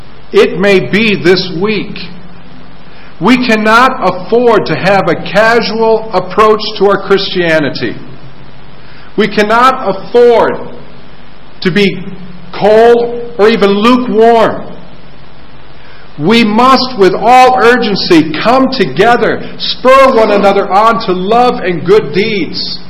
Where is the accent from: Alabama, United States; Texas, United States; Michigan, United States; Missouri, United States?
Michigan, United States; Grand Rapids; when I was a boy growing up in Grand Rapids, Michigan, in the U.S., a city that's known as the city of churches